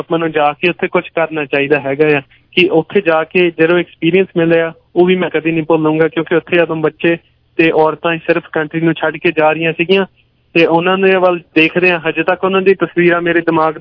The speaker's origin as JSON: {"language": "Punjabi", "town": "Brampton", "region": "Ontario", "country": "Canada", "said": "ਸਾਨੂੰ ਮਾਣ ਹੋਵੇ ਸਾਡੇ ਸ਼ਹਿਰ ਦੇ ਉੱਤੇ, ਬ੍ਰੈਂਪਟਨ ਦੇ ਉੱਤੇ। ਮੈਨੂੰ ਮਾਣ ਹੈਗਾ ਇੱਥੋਂ ਹੋਣ ਦਾ"}